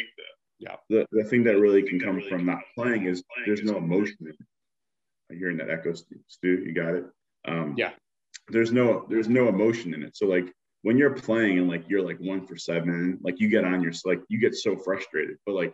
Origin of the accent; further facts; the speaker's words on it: Chicago, Illinois, United States; Like you couldn't, as a kid growing up in Chicago, you couldn't ask for anything else.